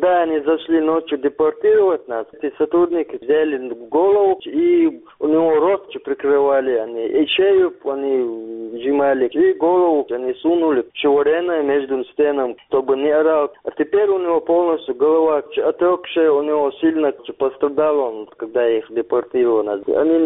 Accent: Chechnya, Russia; я хотел, чтобы наша Чеченская республика жила спокойно

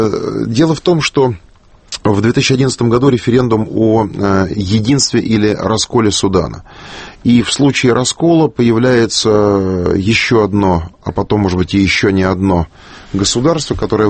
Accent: Moscow, Russia; Я тоже коренной москвич. Мне 44 года. Я родился в Филатовской больнице на Большой Садовой.

